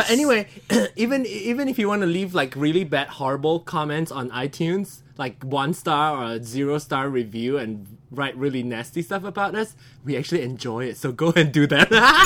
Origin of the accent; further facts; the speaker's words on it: Malaysia; moved away; I'm originally from Malaysia